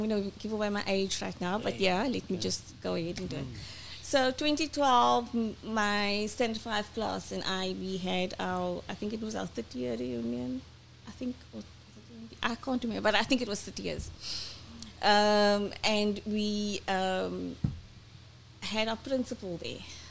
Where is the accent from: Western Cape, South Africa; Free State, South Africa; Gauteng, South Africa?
Western Cape, South Africa; Stellenbosch; Stellenbosch is just Stellenbosch. It's my hometown. Yeah, a lot of people know me there, so when I show up, then they know.